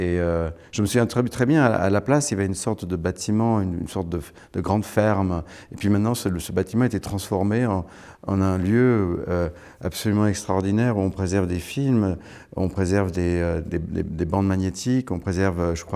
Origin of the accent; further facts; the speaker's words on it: Lausanne, Vaud, Switzerland; moved away; Je suis né à Lausanne. J'ai grandi dans le canton de Vaud. On est chez moi et on n'est pas vraiment chez moi. C'est-à-dire que je n'habite plus ensuite en Suisse.